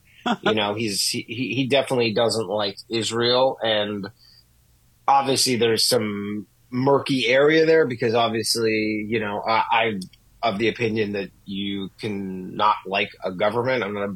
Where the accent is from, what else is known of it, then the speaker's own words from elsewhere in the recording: Canada; I'm Canadian, actually. I'm originally from Canada